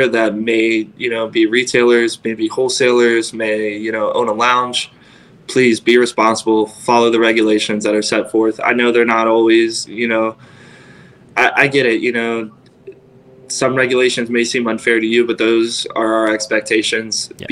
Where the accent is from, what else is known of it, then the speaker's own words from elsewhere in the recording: Cincinnati, Ohio, United States; now in Phoenix, United States; You know, I'm from Cincinnati, Ohio. My biological family is 2,000 miles away. Mm-hmm. But I have a family here in Phoenix, Arizona